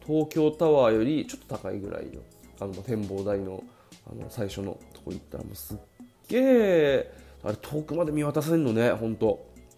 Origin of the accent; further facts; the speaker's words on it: Okinawa, Japan; なんかこう沖縄から来た時の気持ちというか